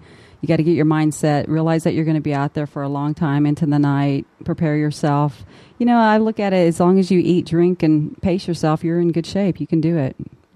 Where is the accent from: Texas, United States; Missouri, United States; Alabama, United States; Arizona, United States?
Texas, United States; Dallas; I'm from Texas, so I remember that.